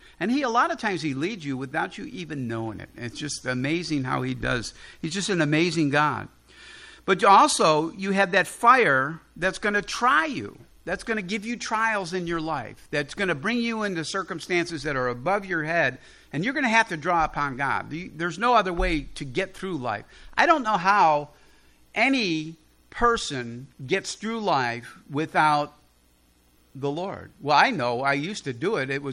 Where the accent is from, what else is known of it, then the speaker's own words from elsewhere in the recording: Chicago, Illinois, United States; accent: Chicago; they hear my Chicago accent.